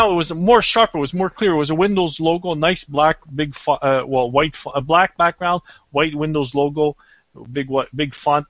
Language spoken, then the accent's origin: English; Canada; since I'm Canadian there